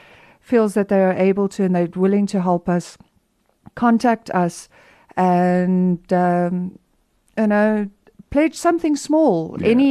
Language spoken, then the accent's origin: English; Namibia; even though we are from Namibia and we are a small, less populated country, we can be big